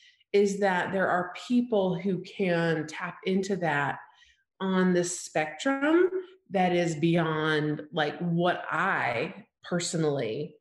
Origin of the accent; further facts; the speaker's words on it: Alabama, United States; Yes, in that I grew up in Alabama, small town, like 5,000 people.